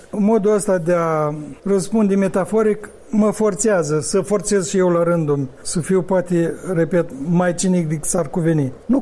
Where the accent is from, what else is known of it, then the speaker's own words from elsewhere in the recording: Cineșăuți, Rîșcani District, Moldova; Cum se zice în satul meu de Baștină Cinșăuți